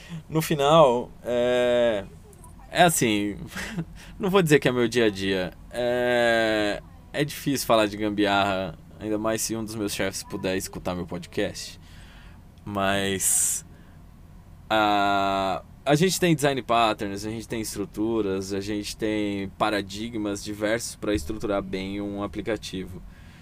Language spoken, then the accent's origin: Portuguese; Santo André, São Paulo, Brazil; de novo, sou de Santo André, 1 km, 17 km da capital.